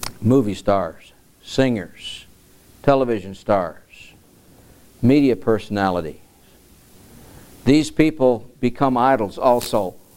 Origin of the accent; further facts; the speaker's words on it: Michigan, United States; And again, I can reflect back in my day and growing up in Michigan, and Al Kaline was the biggest star Detroit had for 20 years in baseball.